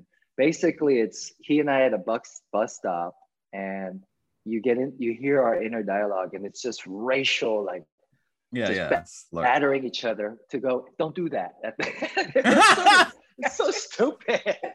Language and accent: English; Georgia, United States; What's up, guys? I'm from Georgia.